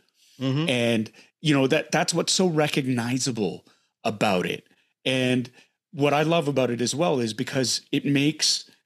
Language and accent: English; Canada; I can't escape that. I'm Korean Canadian. That's who my parents are. That's my heritage.